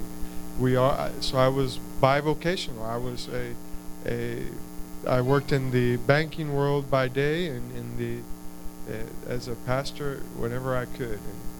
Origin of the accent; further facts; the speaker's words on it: Texas, United States; I grew up in Deep South Texas. My father actually pastored the church in Raymondville a few years after Brother Grissom pastored in Raymondville.